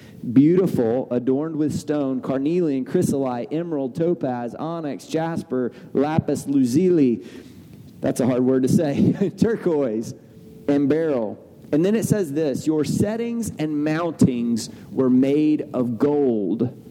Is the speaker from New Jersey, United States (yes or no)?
no; Texas, United States; Where I grew up in Southeast Texas, it was country music.